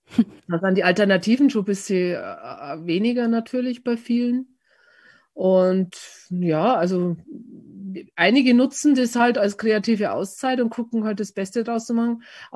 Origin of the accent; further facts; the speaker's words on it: Bavaria, Germany; dann habe ich mich aber dann irgendwann selber am Krawattel, wie man bei uns in Bayern sagt, gepackt